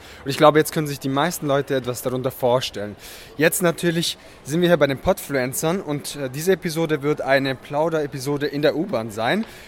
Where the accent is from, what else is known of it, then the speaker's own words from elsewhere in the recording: Germany; Du kommst ja aus dem Norden Ostdeutschland, ich komme aus dem Süden